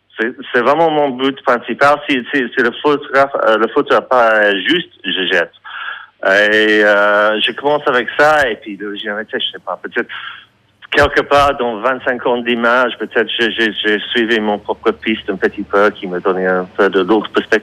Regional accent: England, United Kingdom; French is a second language; mais je suis anglais, donc ça va.

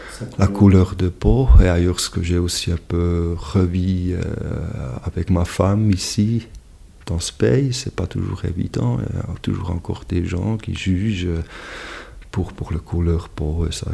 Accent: Switzerland; Moi, je suis Suisse, je ne peux pas être Cubain

